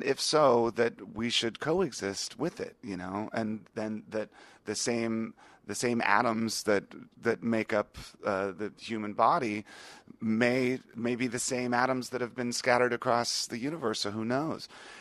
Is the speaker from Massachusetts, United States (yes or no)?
no; Virginia, United States; growing up in Northern Virginia, we actually used to go to Ocean City.